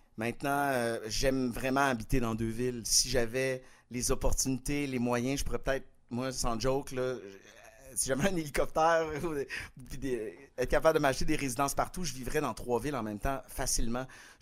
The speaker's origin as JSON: {"language": "French", "town": "Quebec City", "region": "Quebec", "country": "Canada", "tie": "born or raised there", "said": "je vis dans la maison où j'ai grandi à Québec, j'ai racheté la maison de mes parents. Puis à Montréal, je vis au Novia, en fait, à Longueuil"}